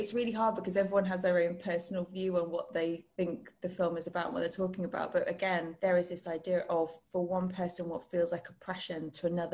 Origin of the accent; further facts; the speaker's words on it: Stockport, North West England, United Kingdom; also born or lived in Leeds; I'm originally from Stockport and then I spent about 10 years after that in Leeds. So I'm 30 years northern. Currently based in the South.